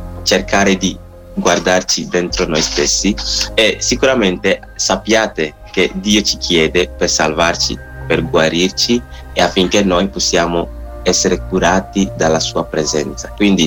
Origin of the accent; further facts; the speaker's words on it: Ghana; Italian is a second language; perché io sono del Ghana, quando ero piccolino